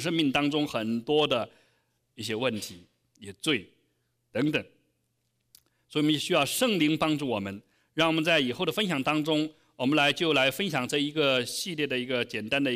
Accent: China; 我们中国人常常有句话叫舍得舍得

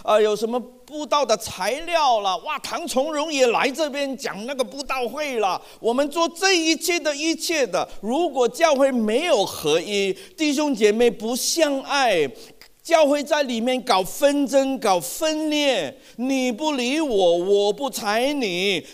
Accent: Hong Kong; 那过去大半年，我是从香港来的，大家都知道香港的事情。

